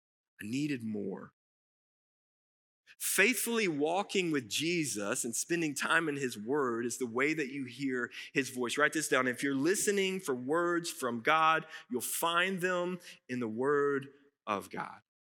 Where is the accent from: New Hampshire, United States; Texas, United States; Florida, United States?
Texas, United States; Forney; I grew up in Forney. I grew up in this church. I've been in this church for 42 years.